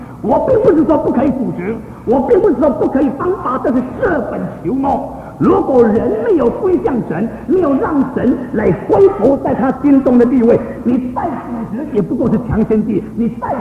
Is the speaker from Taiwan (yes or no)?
no; China; 我们今天这些从大陆过来，我们的家乡被占据，在那里没有神的圣事，我们有家我们归不得